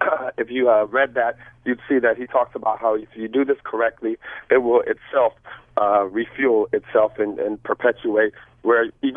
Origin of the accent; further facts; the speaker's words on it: Georgia, United States; I'm from Georgia originally, and I never came across that term until I read the Willie Lynch letters in college quite some time ago.